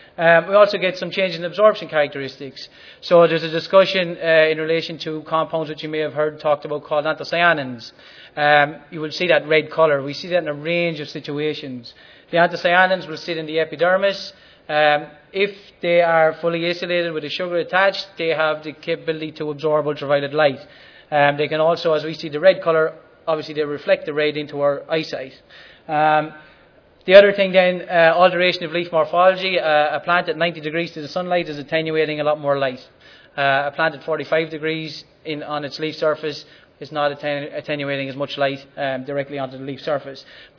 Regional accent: Ireland; the Shamrock is to remind you that I come from Ireland

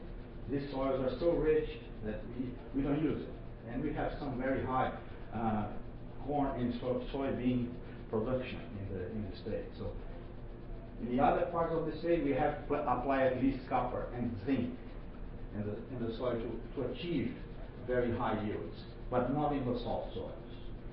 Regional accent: Maringá, Paraná, Brazil; I am from Maringá. Maringá is a 400,000 city south of Brazil.

